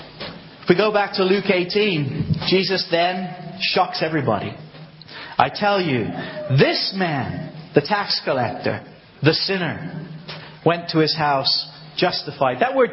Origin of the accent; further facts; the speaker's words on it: Exeter, South West England, United Kingdom; born there; accent: American; I know I sound American, but I was born in Exeter, okay?